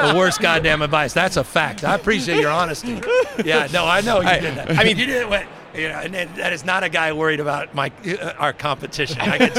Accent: Oakland, California, United States; And Marshawn met a guy I grew up with in Oakland walking through the yard.

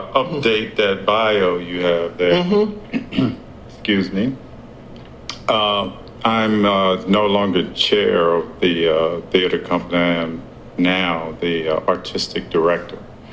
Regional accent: Los Angeles, California, United States; Prior to that, I grew up in South Central. What was South Central? I guess has been rebranded as South Los Angeles now.

